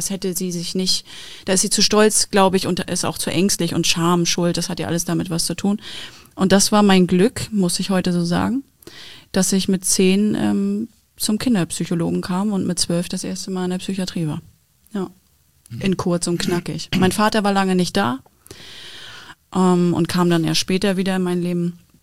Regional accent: Wismar, Mecklenburg-Vorpommern, Germany; Ich bin fast 20 Mal umgezogen mit meiner Mutter. Ich habe lange in Wismar gewohnt tatsächlich und immer Nordwest-Mecklenburg. Also wir sind sehr oft umgezogen. So, aber ich würde sagen, ich bin ein Mecklenburger Kind.

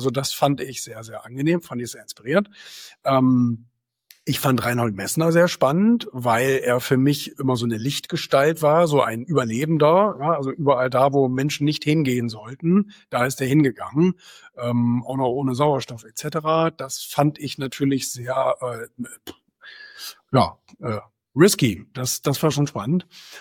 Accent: Bremen, Germany; born there; Also ich bin in Bremen geboren.

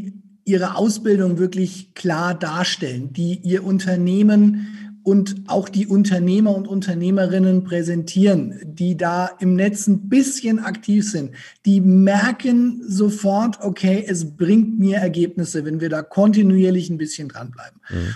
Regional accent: Bavaria, Germany; accent: Franconian; Aber ich kann meinen Dialekt komplett an- und ausschalten, so wie ich das möchte, weil auf der Bühne ist es für die meisten angenehmer, wenn du halt Hochdeutsch sprechen darfst und nicht so fränkisch wie ich jetzt.

